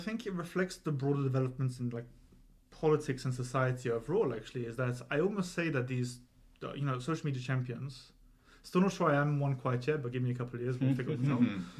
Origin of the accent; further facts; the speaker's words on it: Croydon, London, United Kingdom; I'm from Croydon, I don't actually care. I've got the double affliction of being from Croydon and French.